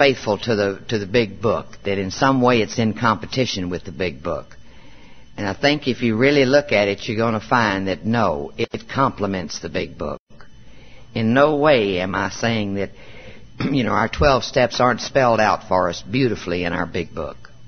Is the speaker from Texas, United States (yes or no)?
yes; Spring, Texas, United States; I am from Spring, Texas. I'm a native Texan.